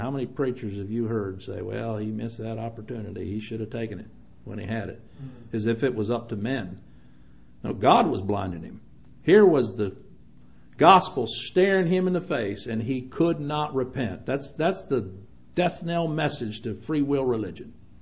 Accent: Chad; moved away; I remember growing up in Chad when he was sending his troops down into Chad from Libya.

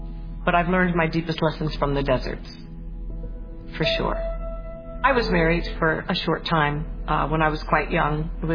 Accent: Maryland, United States; born or raised there; also born or lived in Paris, France

